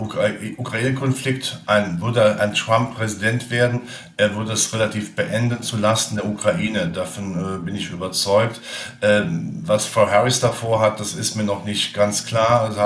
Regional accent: North Rhine-Westphalia, Germany; als Rheinländer

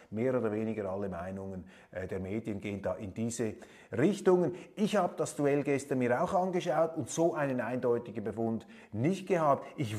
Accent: Switzerland; Da müssen wir immer wieder dankbar sein als Schweizer, dass wir solche Firmen haben.

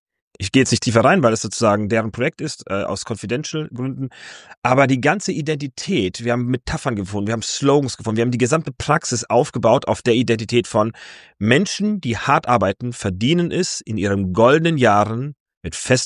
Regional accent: Fulda, Hesse, Germany; Ich komme ja aus Fulda ursprünglich, also bin da aufgewachsen.

